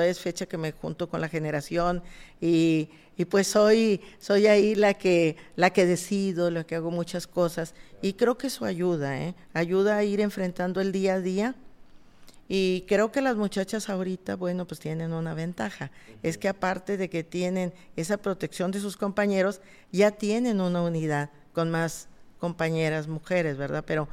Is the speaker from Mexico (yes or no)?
yes; Monterrey, Nuevo León, Mexico; Así es de que, bueno, mi papá era de aquí, mi mamá no. … se nota que soy totalmente, sí, regiomontana y orgullosamente.